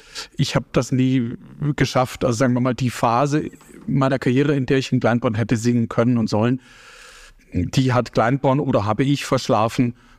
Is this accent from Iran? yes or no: no; Munich, Bavaria, Germany; born there; in meiner Geburtsstadt München